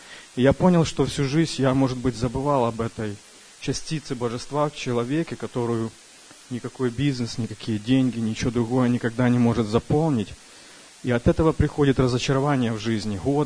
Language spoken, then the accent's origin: Russian; El Dorado Hills, California, United States; я из Калифорнии, Элдорадо Хиллз, город.